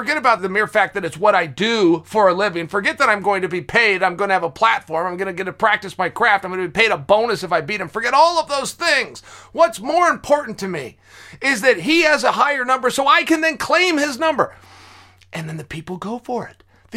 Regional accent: Lynn, Massachusetts, United States; I'm from West Lynn. Those are the rules, but I didn't make them.

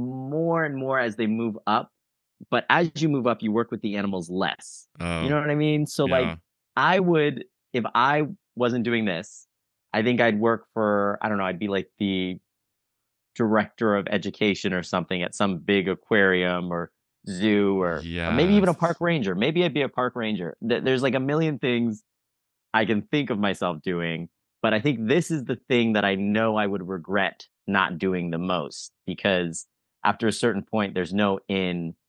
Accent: Colorado, United States; No, we are both from Colorado, though. Me and Gus Kenworthy are two classic Colorado boys

